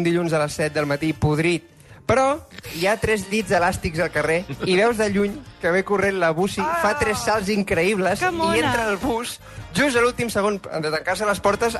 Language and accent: Catalan; Vilassar de Mar, Catalonia, Spain; Pensa que sóc de Vilassar de Mar